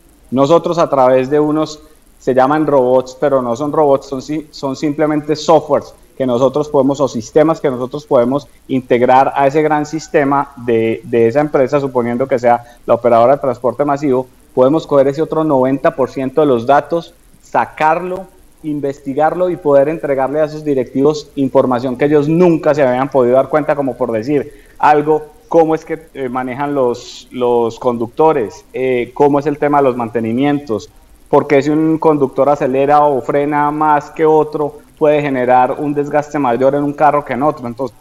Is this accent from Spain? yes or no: no; Colombia; cosa que no habíamos nosotros como colombianos he podido arrancar desde hace muchísimos años